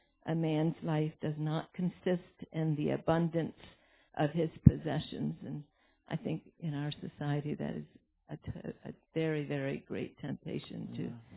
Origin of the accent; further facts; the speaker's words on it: Delaware, United States; I grew up in Delaware, which is as flat as a pancake, and I'd much rather go toward the mountains.